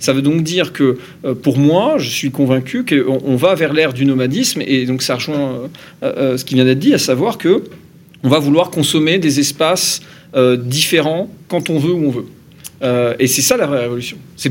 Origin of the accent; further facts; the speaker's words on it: Normandy, France; Je vais faire une réponse de Normand, mais je suis Normand.